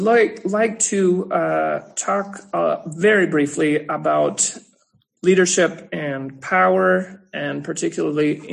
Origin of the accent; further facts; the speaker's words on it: Renfrew, Ontario, Canada; I'm originally from Renfrew, Ontario.